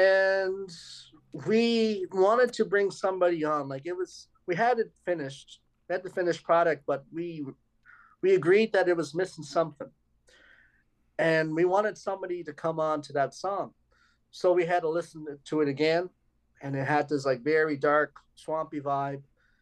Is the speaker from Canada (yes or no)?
yes; Cape Breton, Nova Scotia, Canada; I'm 23 years old, and I'm from Cape Breton, Nova Scotia. It's on the east coast of Canada, right next door to Newfoundland.